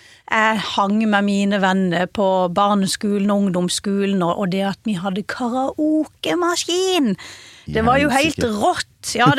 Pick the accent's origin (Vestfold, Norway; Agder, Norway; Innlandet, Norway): Agder, Norway; Vennesla; Det var jo ikke sånn at jeg satt på jenterommet hjemme I Vennesla og kikket I veggen.